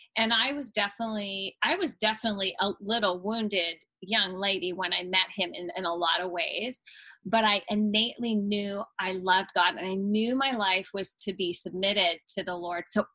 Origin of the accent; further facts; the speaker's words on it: Canada; now in California, United States; because I'm from Canada, he's from here in California.